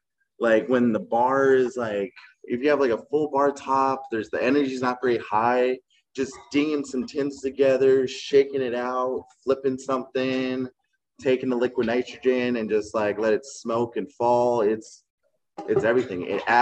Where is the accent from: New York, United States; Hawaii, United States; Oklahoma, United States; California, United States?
Hawaii, United States; I'm from Hawaii, so like, virgin pina coladas, fruity, pineapple, coconuts